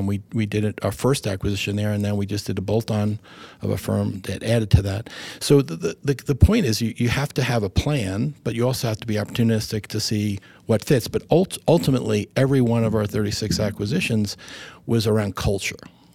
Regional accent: New York, United States; Well, you know, I'm a New Yorker. I grew up in New York, went to schools, my whole school career was in New York.

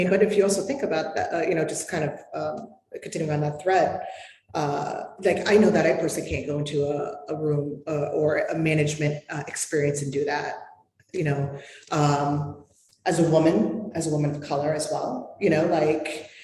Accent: New York, United States; And I'm from New York.

